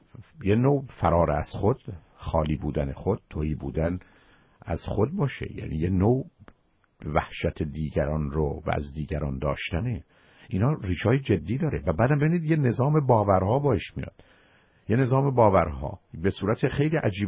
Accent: Iran; وان که هر دوی ما ایرانی هستیم، زبون همون می‌فهمیم

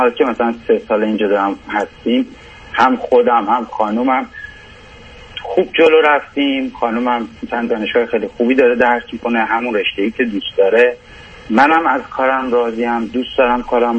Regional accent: Iran; moved away as an adult; now in Toronto, Canada; تو ایران داروسازیمو خوندم و مدرکمو گرفته بودم، اومدم تورنتو اینجا مدرکمو مثلا ایوالوییت کردم و الانم به عنوان فارماسیست دارم کار میکنم.

